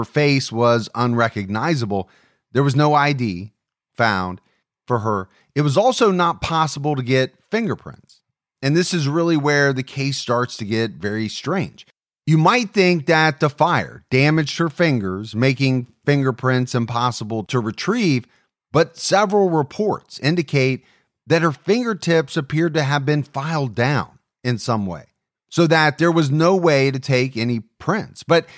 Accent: Ohio, United States; that's about half the size of my home state of Ohio.

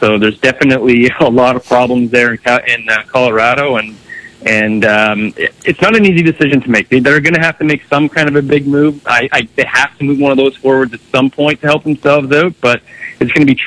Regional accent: Ontario, Canada; born there; I was born in Ontario.

